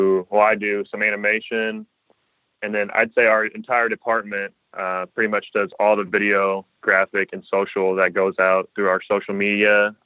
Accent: Poseyville, Indiana, United States; Yeah, so I'm initially from a small town around Evansville, Indiana. It's called Poseyville, Indiana. Nobody's heard of it. It's about 30 minutes away from there.

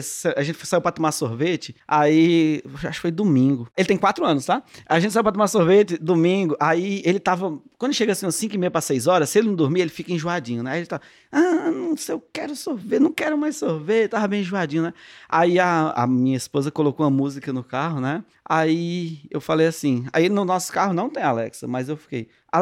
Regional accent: São Paulo, Brazil; Eu cresci em São Paulo

